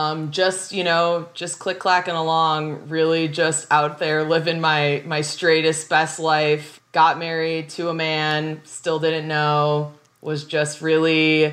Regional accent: Chicago, Illinois, United States; That's where I grew up in Chicago.

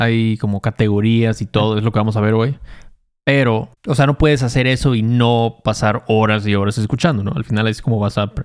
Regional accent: Chacaltianguis, Veracruz, Mexico; Yo crecí ahí en Chacaltianguis, Veracruz. No había ni secundaria, ni telesecundaria había ahí.

